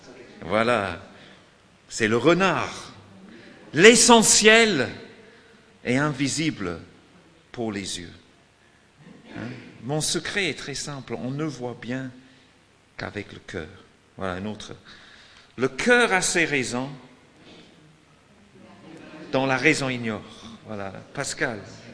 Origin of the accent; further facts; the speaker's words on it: France; maintenant, moi, je suis français. Et j'aime la France.